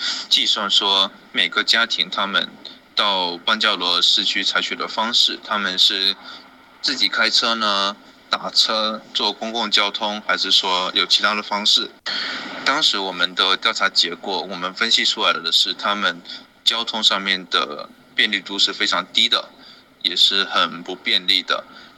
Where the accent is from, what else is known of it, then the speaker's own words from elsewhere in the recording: China; 因为我在中国的小城市长大